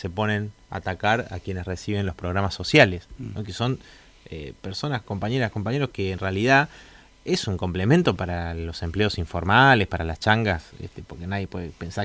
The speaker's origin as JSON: {"language": "Spanish", "region": "Córdoba", "country": "Argentina", "tie": "born there", "also_born_or_lived": "Mendoza", "said": "yo no soy de Buenos Aires, sino que nací en Córdoba y salí diputado, electo diputado por primera vez por Mendoza, ¿no? Donde viví muchos años."}